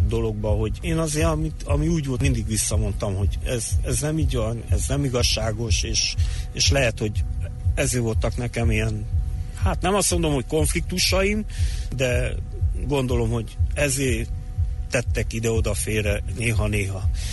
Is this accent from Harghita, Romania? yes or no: no; Târgu Mureș, Mureș County, Romania; én Marosvásárhelyi is vagyok